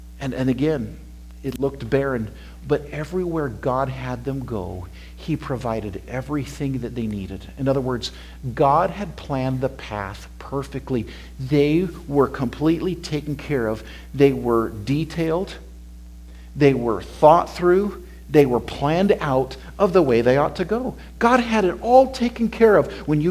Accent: Wyoming, United States; I've lived in the wilderness growing up in Wyoming. And I really mean that. Some of you die to go to Wyoming. I'll take you to my ranch and you'll say, why am I here?

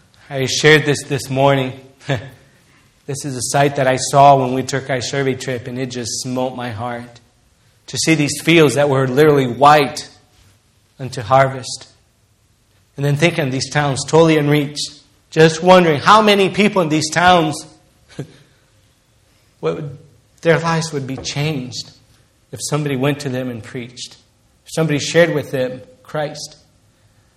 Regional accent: Brazil; come afternoon growing up in Brazil as a little boy

